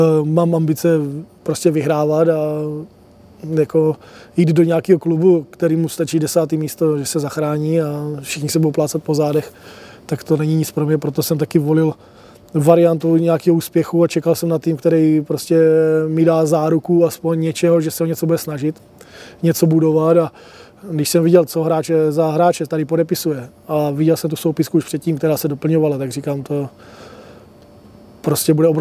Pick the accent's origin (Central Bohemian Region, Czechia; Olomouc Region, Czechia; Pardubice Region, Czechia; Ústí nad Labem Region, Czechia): Olomouc Region, Czechia; Přerov; protože pocházím z Přerova